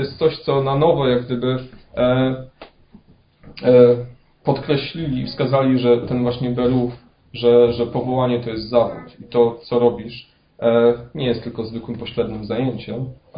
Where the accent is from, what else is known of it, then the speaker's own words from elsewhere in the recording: Poznań, Greater Poland Voivodeship, Poland; ja wiem, że jestem z Poznania